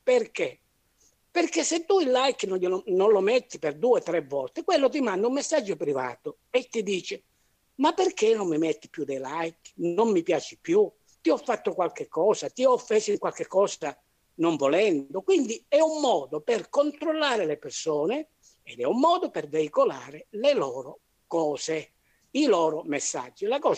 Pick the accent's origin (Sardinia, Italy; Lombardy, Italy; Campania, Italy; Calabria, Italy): Calabria, Italy; questo mi dispiace dirlo essendo io un calabrese